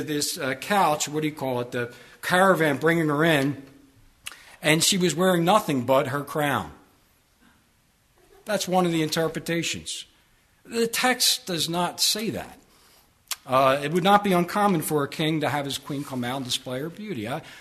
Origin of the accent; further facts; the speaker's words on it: Philadelphia, Pennsylvania, United States; I came from Philadelphia